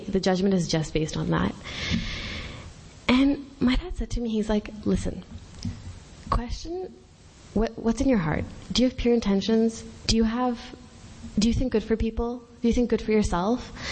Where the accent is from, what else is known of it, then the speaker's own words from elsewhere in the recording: Thornhill, Ontario, Canada; I grew up in Thornhill in Ontario, and there's not that many Muslims who live there.